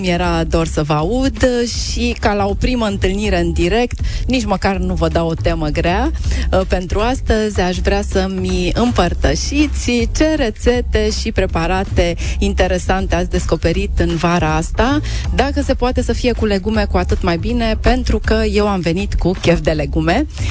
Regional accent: Romania; Trebuie să recunoaștem noi ca români

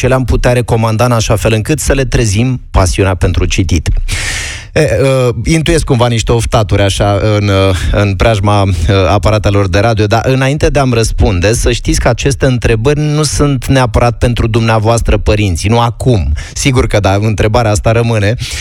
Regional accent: Moldavia, Romania; de adminteri sunt și moldovean, nici n-ai cum să fii moldovean să nu-i citești un pic pe cronicari

